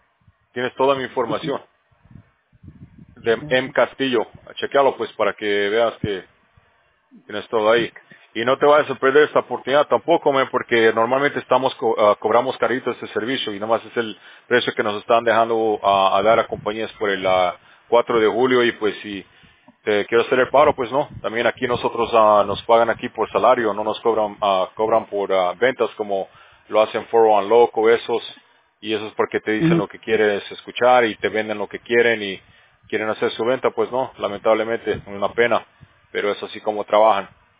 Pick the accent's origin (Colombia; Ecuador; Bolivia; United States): Bolivia; yo soy de Bolivia, man.